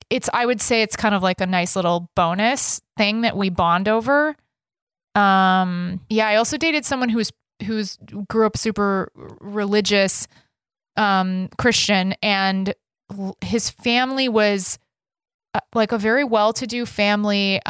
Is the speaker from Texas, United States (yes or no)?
yes; Texas, United States; When I was growing up, because I grew up in Texas, my dad's from Texas, my mom's from New Jersey